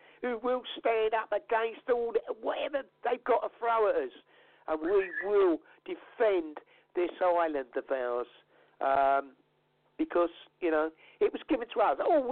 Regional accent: England, United Kingdom; I'm an Englishman, through and through.

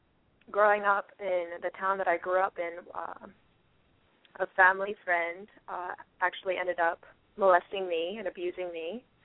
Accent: Cape May Court House, New Jersey, United States; Well, I grew up around the shore, around the beach.

